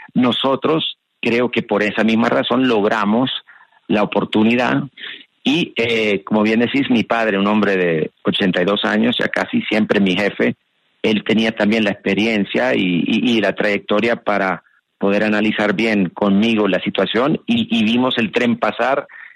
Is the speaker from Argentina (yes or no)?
no; El Salvador; nosotros como somos de El Salvador, un pequeño país que sufre y sufría de los mismos temas y penas que tenemos aquí en Colombia